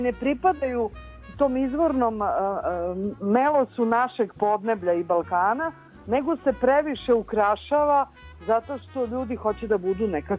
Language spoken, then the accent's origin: Serbian; Belgrade, Serbia; born there; ja sam rođena inače u Beogradu